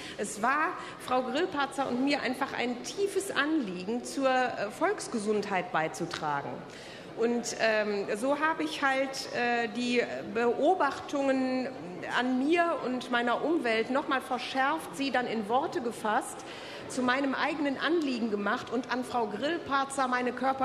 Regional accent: Rhineland, Germany; Ja, aber ich bin aus dem Rheinland.

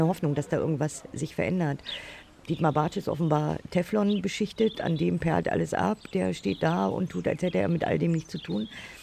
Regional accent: East Germany, Germany; weil ich bin aus dem Osten.

